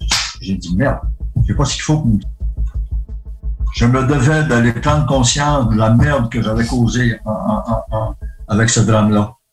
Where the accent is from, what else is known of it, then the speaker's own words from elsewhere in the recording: Quebec, Canada; je suis gaspésien